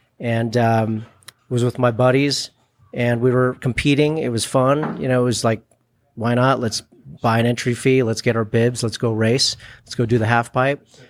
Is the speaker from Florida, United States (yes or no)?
no; San Francisco, California, United States; I grew up in San Francisco skating.